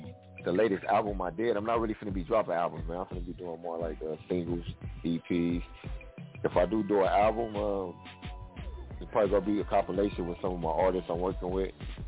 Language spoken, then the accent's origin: English; Los Angeles, California, United States; I grew up all over L.A., man.